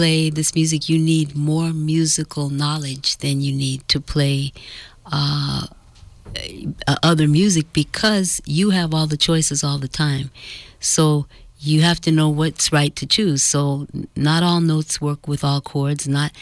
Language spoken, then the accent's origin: English; Oakland, California, United States; I'm from Oakland, and my breeding grounds were, for musically speaking, were around Laney Junior College